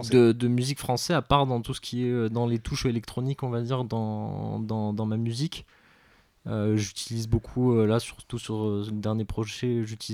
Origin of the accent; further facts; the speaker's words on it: Valréas, Provence-Alpes-Côte d'Azur, France; Je suis originaire d'ici, du coup, de Valréas. Je suis né ici il y a maintenant 22 ans.